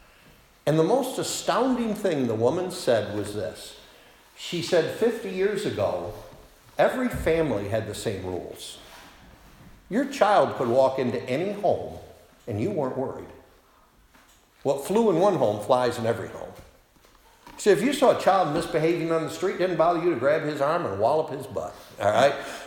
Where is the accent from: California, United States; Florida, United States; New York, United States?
New York, United States; Machias; I grew up in Machias, New York, and my mother was the librarian there at one time.